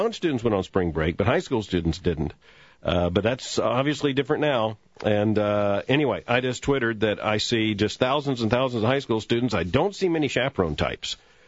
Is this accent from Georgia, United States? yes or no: no; Florida, United States; It's great to be here in the Sunshine State, my home state. Great to be here in Central Florida.